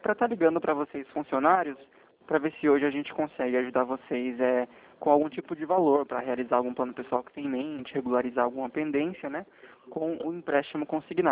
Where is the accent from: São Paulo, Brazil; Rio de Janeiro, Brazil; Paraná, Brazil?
São Paulo, Brazil; São Roque; Sou de São Roque.